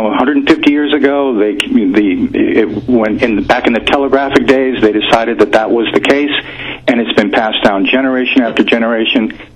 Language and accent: English; Los Angeles, California, United States; And I know in Anchorage, and I'm from Los Angeles